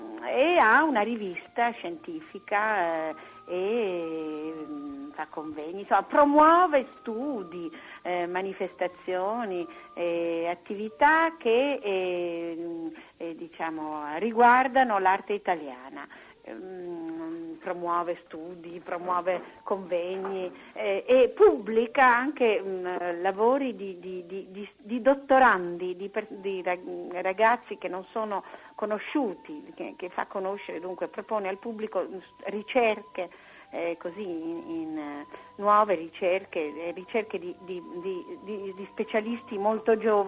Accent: Rome, Lazio, Italy; sono vissuta a Roma, sono nata a Roma, ma ho studiato a Bologna

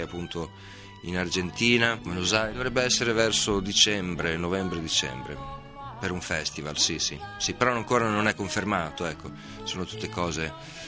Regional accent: Emilia-Romagna, Italy; siamo romagnoli che fanno parte del mondo, perciò facciamo musica del mondo.

